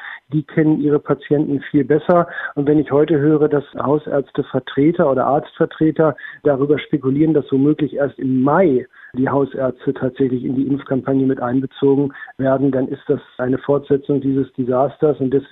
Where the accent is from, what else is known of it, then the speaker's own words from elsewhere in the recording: Lower Saxony, Germany; ich komme aus dem Landkreis Northeim